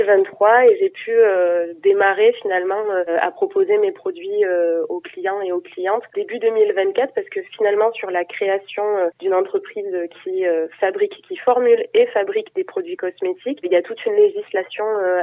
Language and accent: French; Aurillac, Auvergne-Rhône-Alpes, France; Oui, je suis originaire du Cantal. J'ai grandi dans le Cantal, à Aurillac, et toute ma famille est originaire du département également.